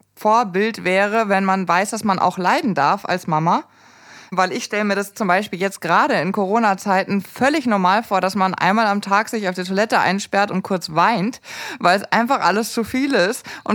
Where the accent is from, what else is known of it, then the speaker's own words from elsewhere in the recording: Erding, Bavaria, Germany; wenn ich da irgendwo in Erding, wo ich aufgewachsen bin